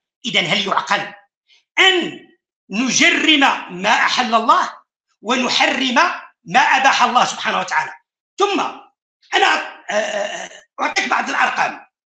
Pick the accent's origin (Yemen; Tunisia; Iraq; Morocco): Morocco; حينما نذهب إلى قانون المؤسسات التعليمية عندنا في المغرب